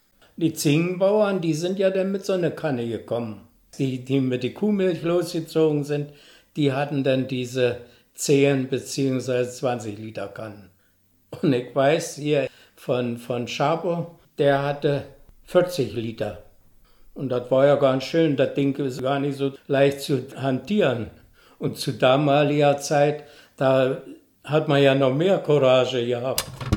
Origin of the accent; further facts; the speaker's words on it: Fürstenwerder, Brandenburg, Germany; also born or lived in Prenzlau; geboren in Prenzlau, aufgewachsen in Fürstenwerda.